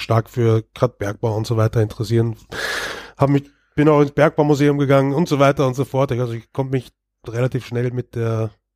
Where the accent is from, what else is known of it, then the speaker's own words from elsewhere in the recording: Vienna, Austria; now in Germany; ich komme aus Wien.